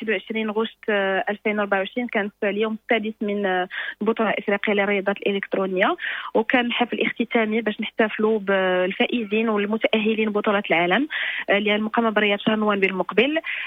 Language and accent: Arabic; Morocco; يعني حنايا مغاربه كنبغيو ديما نطلعوا